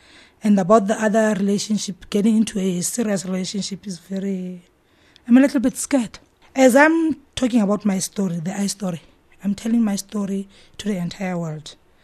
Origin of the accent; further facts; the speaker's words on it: Sebokeng, Gauteng, South Africa; from Sebokeng.